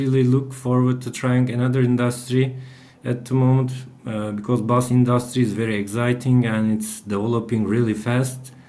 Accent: Bursa, Turkey; While I was studying mechanical engineering at the university in my hometown, Bursa

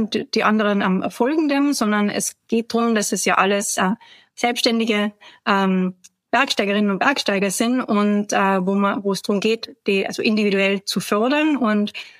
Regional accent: Innsbruck, Tyrol, Austria; ich komme aus Innsbruck und lebe auch

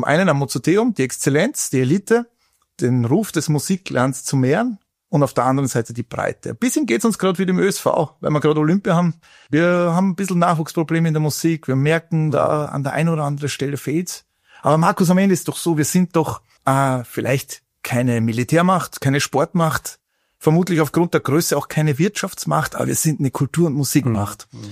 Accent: Upper Austria, Austria; Wir sind beide aus Oberösterreich.

